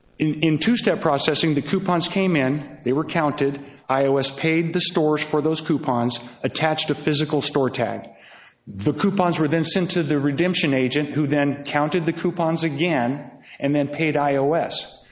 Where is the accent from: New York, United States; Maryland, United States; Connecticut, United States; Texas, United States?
Texas, United States; El Paso; I'm from El Paso, Texas, and I represent Thomas C. Balziker.